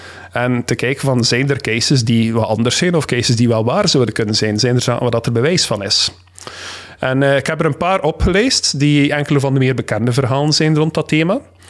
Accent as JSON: {"language": "Dutch", "town": "Beernem", "region": "Flanders", "country": "Belgium", "tie": "born or raised there", "said": "je kent de streek waar ik ben opgegroeid, Beernem."}